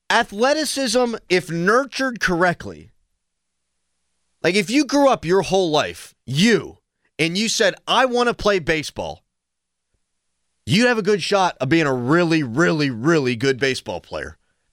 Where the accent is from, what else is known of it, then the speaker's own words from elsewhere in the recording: London, United Kingdom; now in United States; if I went back home, I'd just fold back in and I'd be like a London 6.